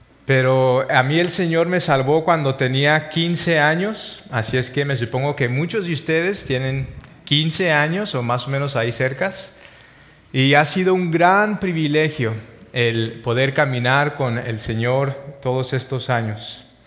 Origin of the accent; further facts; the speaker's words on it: El Paso, Texas, United States; Efectivamente, venimos de El Paso, Texas